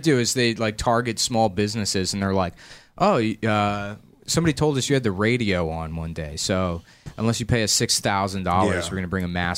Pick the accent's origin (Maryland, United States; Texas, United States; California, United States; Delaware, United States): Maryland, United States; No, I'm from Maryland. I go home like occasionally, but not too often.